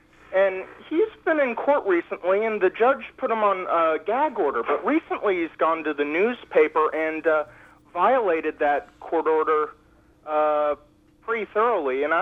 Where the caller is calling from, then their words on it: Dallas, Texas, United States; I'm calling in from Dallas